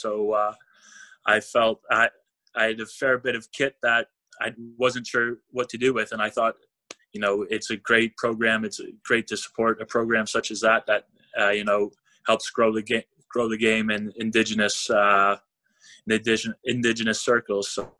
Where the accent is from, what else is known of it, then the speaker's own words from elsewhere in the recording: Lindsay, Ontario, Canada; So I grew up in Lindsay, Ontario.